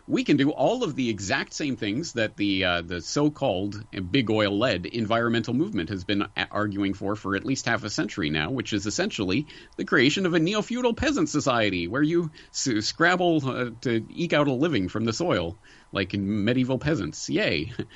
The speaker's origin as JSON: {"language": "English", "country": "Canada", "moved": "yes", "lives_now": "Japan", "said": "not only as a Canadian who has been living in Japan for going on 2 decades now"}